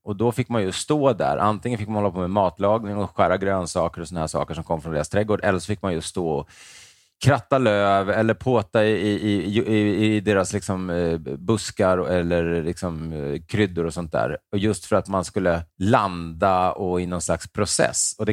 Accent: Stockholm, Stockholm County, Sweden; born there; Min morfar var ju från Hudiksvall då. Mamma är född i Hudiksvall, jag är född i Stockholm.

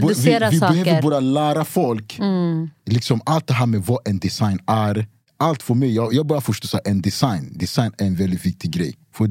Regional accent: Cameroon; jag är från Kamerun, det är tropiskt. Vi har regnskogar.

